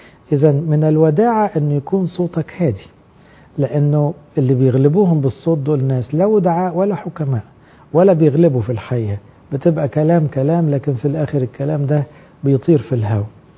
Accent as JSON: {"language": "Arabic", "country": "Egypt", "said": "لأنه إحنا كمصريين عموما صوتنا عالي شوي"}